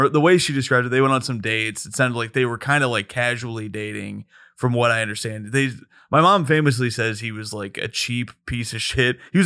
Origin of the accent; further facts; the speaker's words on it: Bloomington, Indiana, United States; Bloomington, Indiana, to be specific, but more like the outskirts, because Bloomington's a college town.